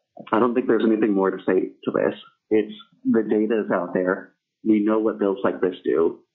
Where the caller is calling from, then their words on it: Juneau, Alaska, United States; I'm calling from Juneau representing myself.